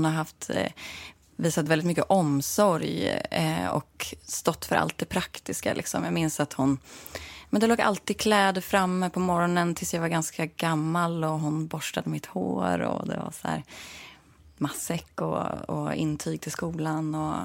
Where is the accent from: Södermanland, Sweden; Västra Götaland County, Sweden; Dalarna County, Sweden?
Södermanland, Sweden; Katrineholm; also born or lived in Stockholm / Nyköping; Sen flyttade vi ut till Sörmland och så är jag uppvuxen i Katrineholm och Nyköping.